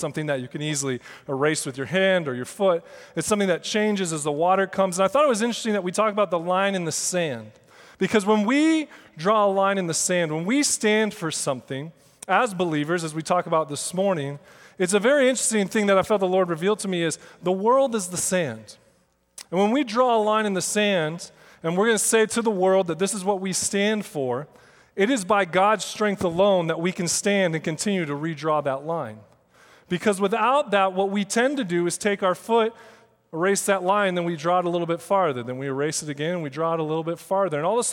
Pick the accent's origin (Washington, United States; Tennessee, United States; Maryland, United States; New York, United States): Washington, United States; Seattle; I grew up West Coast. She's East Coast. I grew up in Seattle.